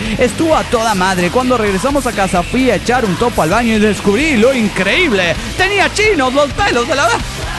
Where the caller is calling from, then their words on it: Oaxaca, Mexico; de Oaxaca, México.